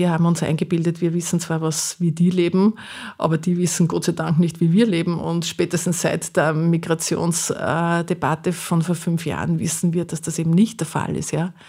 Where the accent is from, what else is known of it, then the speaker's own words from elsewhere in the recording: Linz, Upper Austria, Austria; Also ich komme ja aus Linz